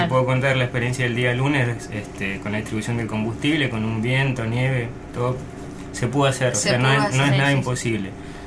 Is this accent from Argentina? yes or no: yes; Mendoza, Argentina; como buen mendocino